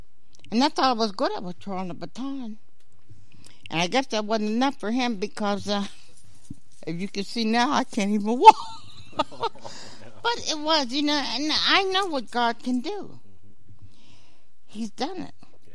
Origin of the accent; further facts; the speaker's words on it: Sewickley, Pennsylvania, United States; But growing up in Swickley, you can get an attitude